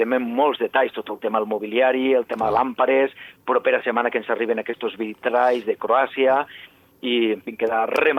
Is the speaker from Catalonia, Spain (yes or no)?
yes; Catalonia, Spain; Jo recordo de petit a la Vall d'Aran